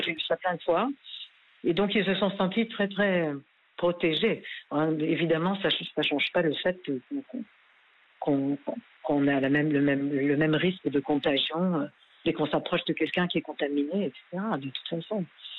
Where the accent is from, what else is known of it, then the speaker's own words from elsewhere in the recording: Paris, Île-de-France, France; born there; also born or lived in Rio de Janeiro; moi, je suis née donc à Paris, je suis française.